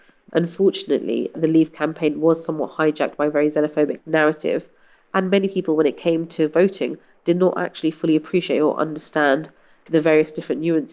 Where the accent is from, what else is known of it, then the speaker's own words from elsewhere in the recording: London, United Kingdom; was born and brought up here. I've spent my whole life actually in London, and I very much identify myself as a British citizen.